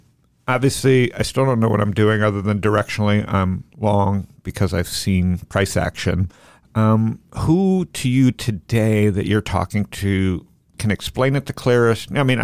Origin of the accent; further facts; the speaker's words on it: London, United Kingdom; I'm from London.